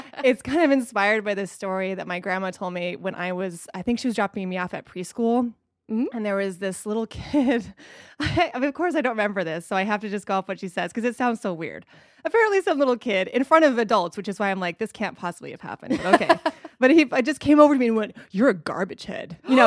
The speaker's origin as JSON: {"language": "English", "town": "Reno", "region": "Nevada", "country": "United States", "lives_now": "Los Angeles, United States", "said": "No, I'm actually from Reno, Nevada."}